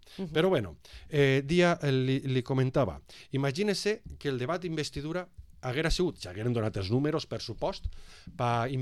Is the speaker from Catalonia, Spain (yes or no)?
no; Valencian Community, Spain; I això, com a valencià i com a espanyol, me preocupa també.